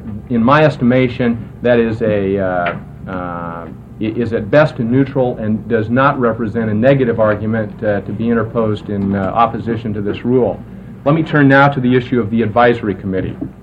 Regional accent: Eugene, Oregon, United States; I'm from Eugene.

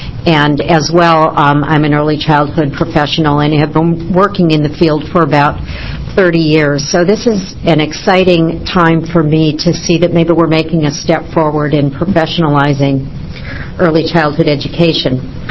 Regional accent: Eugene, Oregon, United States; I'm from Eugene, and actually, Senator Walker, you are my senator.

